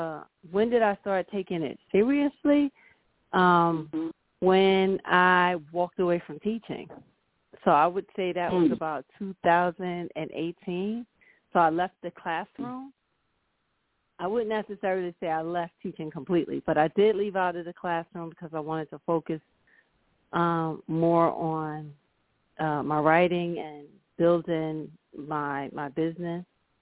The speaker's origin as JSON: {"language": "English", "region": "New York", "country": "United States", "lives_now": "Florida, United States", "said": "I'm a New Yorker, but I live in Florida now."}